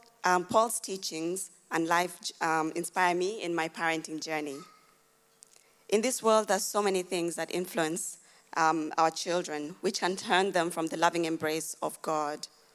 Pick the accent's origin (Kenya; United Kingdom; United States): Kenya; now in Australia; I was born and raised in Kenya, and even though I tried to raise my children as I was raised, I have to be mindful that the environment and the culture is very different here in Australia